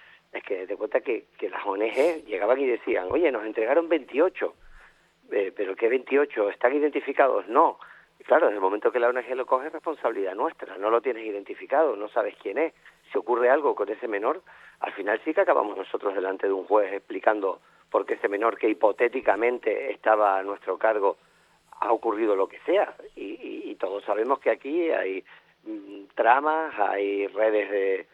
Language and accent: Spanish; Canary Islands, Spain; el resto de España ignora una emergencia en un territorio como nosotros, Canarias, te llena de tristeza, ¿no?